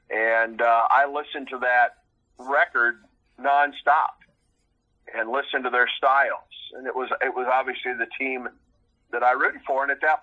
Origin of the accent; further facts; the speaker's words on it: Illinois, United States; now in Auburn, United States; She was from Chicago. I was from Southern Illinois. We had met in Carbondale and moved to the Auburn-Opelika area.